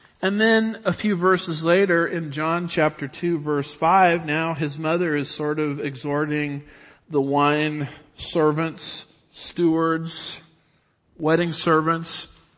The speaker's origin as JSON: {"language": "English", "town": "Huntington Beach", "region": "California", "country": "United States", "tie": "born or raised there", "said": "I remember when I was growing up in the Huntington Beach area, I never really did any surfing."}